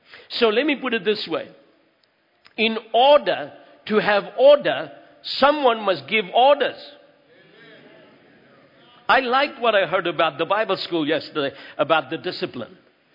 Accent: South Africa; Now, speaking as a South African, this for me is kind of strange

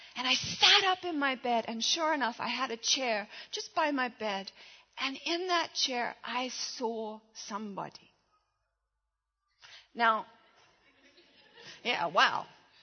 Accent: Australia; I am Australian. We tend to speak a little harsher.

